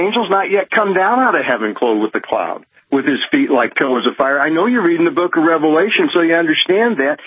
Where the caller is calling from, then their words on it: McKinney, Texas, United States; I'm calling from McKinney today